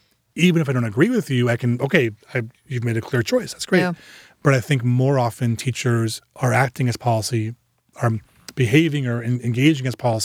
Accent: Long Island, New York, United States; born there; where I was born on Long Island in Nassau County.

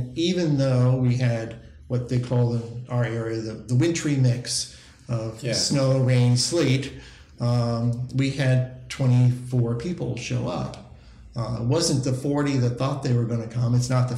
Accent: Washington, District of Columbia, United States; I'm from Washington, D.C. area, and I knew between Virginia and Maryland and Washington, D.C., and even maybe even further out, we had people who were near.

